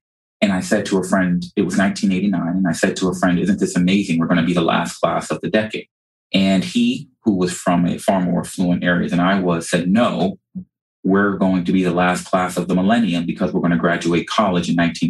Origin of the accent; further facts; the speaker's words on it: New York City, New York, United States; But I actually grew up in South Jamaica, Queens, New York. And I grew up in that area, which is frankly a notoriously challenged area.